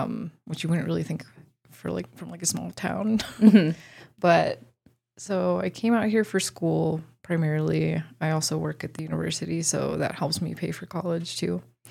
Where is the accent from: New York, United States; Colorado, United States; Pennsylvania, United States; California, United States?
Colorado, United States; Leadville; also born or lived in Mexico; So I was born in Mexico, raised in Leadville, Colorado.